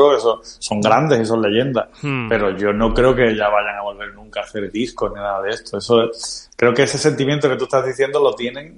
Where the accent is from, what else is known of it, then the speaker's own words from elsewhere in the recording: Algeciras, Andalusia, Spain; como yo soy de Algeciras, de Cádiz, siempre ha sido un mito muy cercano a mí.